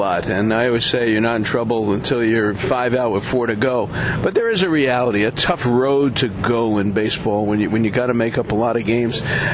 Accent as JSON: {"language": "English", "town": "Brooklyn", "region": "New York", "country": "United States", "tie": "born or raised there", "said": "I grew up like that in Brooklyn. I remember that kind of stuff."}